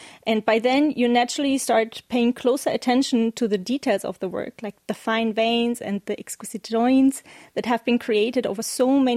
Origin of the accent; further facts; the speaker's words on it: Germany; moved away as an adult; now in Korea; I'm from Germany, and I moved to Korea 4 years ago in September 2022.